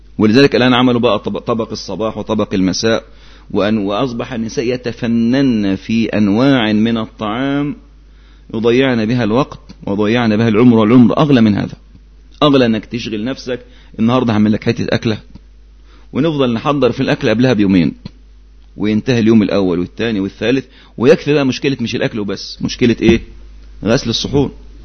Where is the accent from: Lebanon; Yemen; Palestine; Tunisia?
Yemen; كان عندنا في اليمن